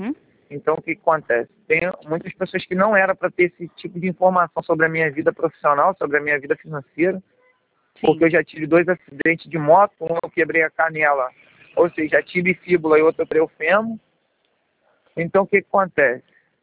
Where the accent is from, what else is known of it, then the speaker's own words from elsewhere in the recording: Cachoeiras de Macacu, Rio de Janeiro, Brazil; also born or lived in Teresópolis; eu nasci em Teresópolis e fui registrado em Guapimirim, só que eu moro em Cachoeira de Macacu desde criança.